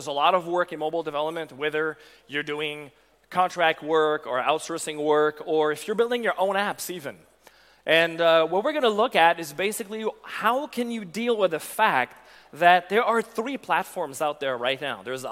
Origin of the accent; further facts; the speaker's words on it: Canada; accent: French-Canadian; now in New Jersey, United States; I'm originally from Canada. So, for those of you that can pick up accents, my accent is actually a French-Canadian accent applied to English, but I now live in New Jersey.